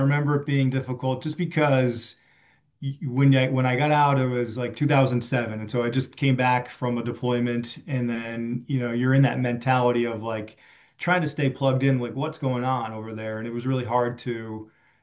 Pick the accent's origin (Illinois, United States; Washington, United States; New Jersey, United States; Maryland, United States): New Jersey, United States; as I got older, growing up in New Jersey, I would go to Army Navy or Army football games.